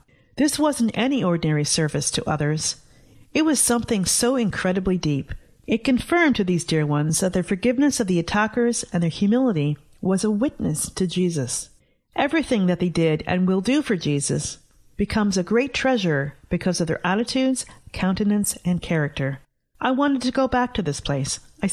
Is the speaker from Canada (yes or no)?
yes; Canada; their hearts were open to me as a Canadian